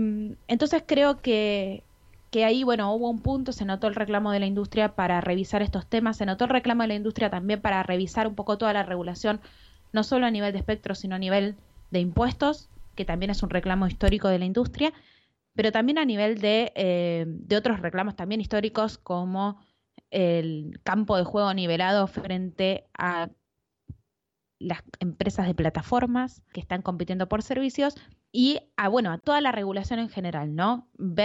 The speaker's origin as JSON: {"language": "Spanish", "country": "Argentina", "said": "Pasa que nosotros somos argentinos y nos creemos que en el resto del mundo es igual"}